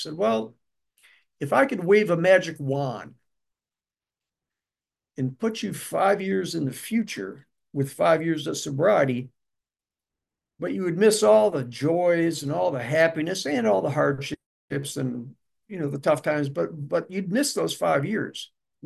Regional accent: Buffalo, New York, United States; also born or lived in Rome, New York; So I returned to Rome, New York, where my parents were now living. I was born in Rome. I moved here to Buffalo when I was three. My parents moved back to Rome. So I moved back to Rome.

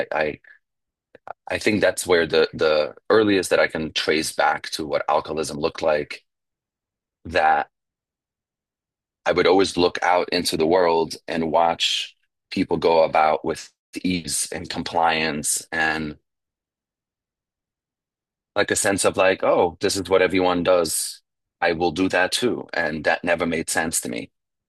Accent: New York, United States; But I grew up in New York, an hour north of Manhattan in 18th century Europe.

